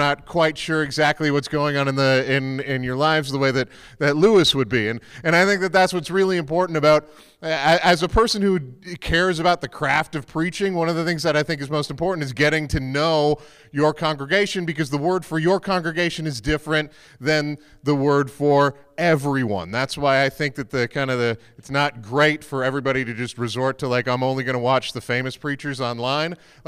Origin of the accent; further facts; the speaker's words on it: Charlottetown, Prince Edward Island, Canada; I'm originally from Charlottetown, Prince Edward Island